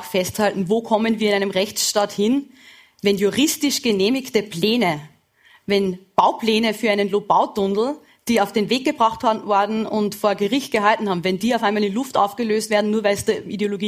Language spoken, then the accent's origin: German; Upper Austria, Austria; born or raised there